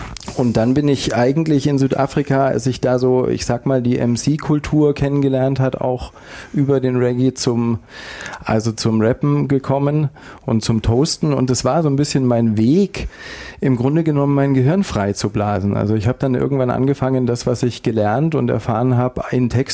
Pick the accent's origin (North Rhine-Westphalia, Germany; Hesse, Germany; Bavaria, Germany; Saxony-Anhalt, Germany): Bavaria, Germany; Landsberg am Lech; also ich komme ursprünglich aus Landsberg am Lech bei München. Ach. Und habe da lange Zeit gelebt